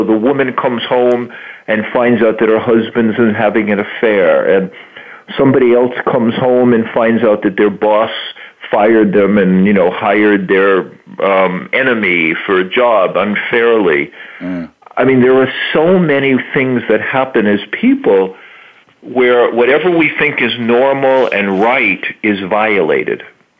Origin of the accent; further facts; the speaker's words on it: Long Island, New York, United States; I grew up in Long Island, and I lived out here when the World Trade Center attacks happened.